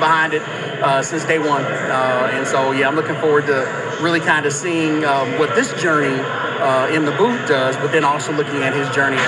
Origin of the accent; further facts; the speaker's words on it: Dayton, Ohio, United States; But I was born and raised in Dayton, Ohio. Both my parents were teachers.